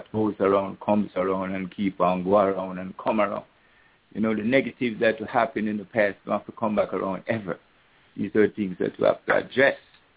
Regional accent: Jamaica; when I was a boy growing up in Jamaica

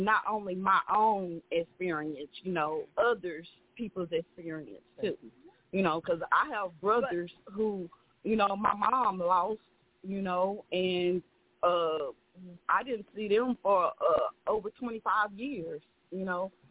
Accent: Dallas, Texas, United States; We stayed in Oak Cliff. You know, but I'm from South Dallas

